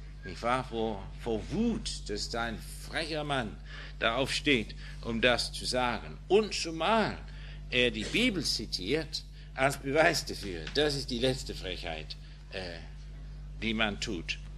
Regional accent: England, United Kingdom; German is a second language; Wissen Sie, ich bin Engländer.

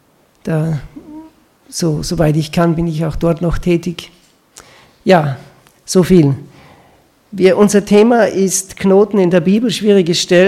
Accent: Austria; now in Switzerland; später bin ich nach Österreich gekommen, ich bin Österreicher, also seit 20 Jahren wohnen wir in der Schweiz, meine Frau ist Schweizerin.

